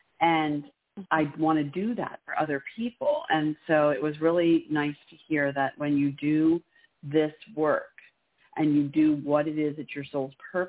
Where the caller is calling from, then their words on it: Maryland, United States; I'm calling from Maryland.